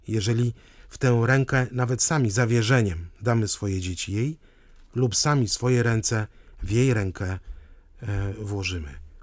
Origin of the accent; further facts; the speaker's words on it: Warmian-Masurian Voivodeship, Poland; Na Warmii, skąd jestem, to jest... ponad 2000 kapliczek uchowanych do dzisiejszych czasów